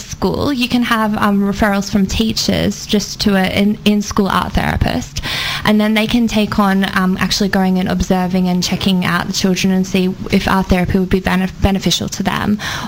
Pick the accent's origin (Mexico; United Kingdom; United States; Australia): Australia; Well, I'm actually from Australia.